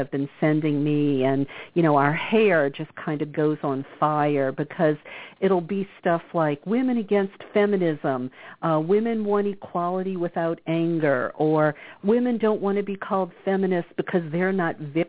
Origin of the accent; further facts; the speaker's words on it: the South, United States; When I grew up in the South, we were told women don't get angry.